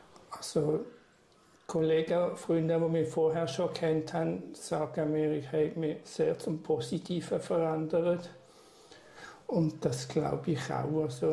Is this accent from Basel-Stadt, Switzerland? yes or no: no; Allschwil, Basel-Landschaft, Switzerland; Also ich bin in der Region Basel aufgewachsen, in Allschwil. Vor 1968 ist der Jahrgang, jetzt muss ich immer rechnen, wie alt ich bin. Das ist dann 54, glaube ich.